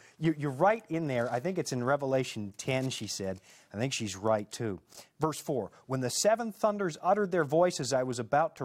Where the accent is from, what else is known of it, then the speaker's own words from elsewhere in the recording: Chicago, Illinois, United States; I'm from Chicago.